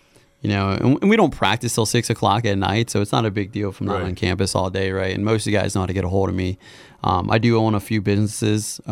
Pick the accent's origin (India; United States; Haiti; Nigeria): United States; Wauseon, Ohio; Wauseon, not too far from here at all.